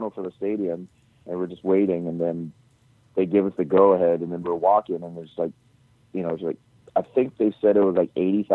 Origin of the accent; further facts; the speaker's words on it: Hawaii, United States; also born or lived in Guam; No, I grew up in Hawaii.